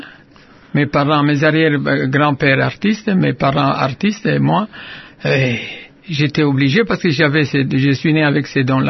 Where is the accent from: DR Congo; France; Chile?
DR Congo; Kamina, Haut-Lomami; born there; Oui, je suis né à Kamina le 15 février 1940. Je suis d'une famille des artistes.